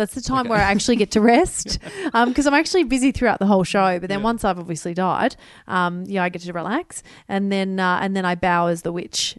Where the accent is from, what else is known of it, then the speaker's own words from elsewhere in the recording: Melbourne, Victoria, Australia; I'm from Melbourne